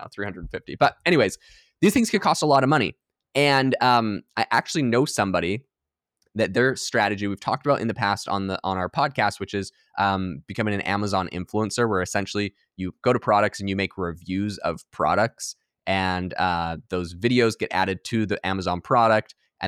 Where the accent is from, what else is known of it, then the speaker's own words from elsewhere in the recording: Canada; growing up in Canada